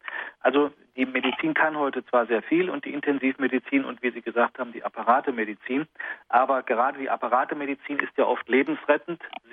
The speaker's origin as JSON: {"language": "German", "town": "Chemnitz", "region": "Saxony", "country": "Germany", "said": "Ich komme aus Chemnitz."}